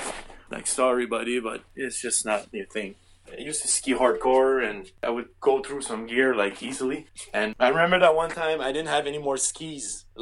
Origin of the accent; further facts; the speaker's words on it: Montreal, Quebec, Canada; I grew up in Montreal